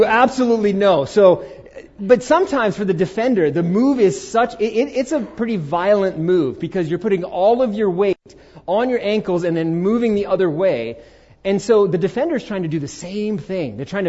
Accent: Queens, New York, United States; Since I was 7, growing up in Queens, New York, the game I played was basketball.

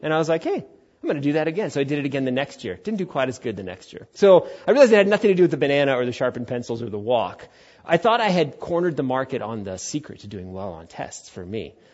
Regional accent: United States; And I'm an American, so I'm going to go do this thing.

